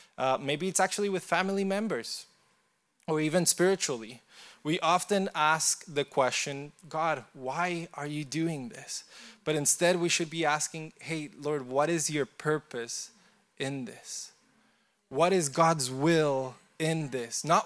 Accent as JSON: {"language": "English", "country": "Costa Rica", "tie": "born or raised there", "said": "My mother, when I was very young, I grew up in Costa Rica, Catholic Church, and she met Jesus, encountered Jesus."}